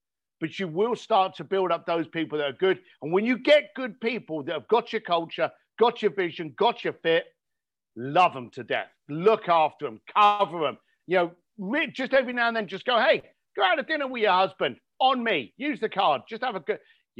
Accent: Ireland; I'm an Irish boy and I'm an Irish Catholic.

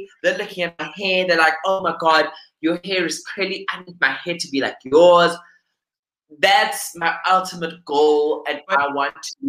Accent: South Africa; I mean, you know, the fact that being South African is so cool but so underrated

